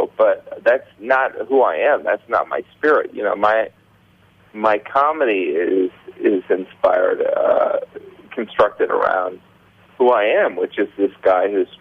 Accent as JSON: {"language": "English", "region": "Indiana", "country": "United States", "tie": "born or raised there", "moved": "as an adult", "said": "growing up in Indiana, there's a lot of people that have my kind of point of view on that. You know, I was shocked when I moved to New York to work in advertising how often people would curse."}